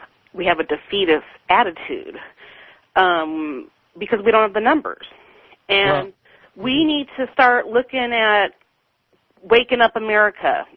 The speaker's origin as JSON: {"language": "English", "region": "Washington", "country": "United States", "said": "And I'm from Washington, but people in New York should be mad that Maria Cantwell."}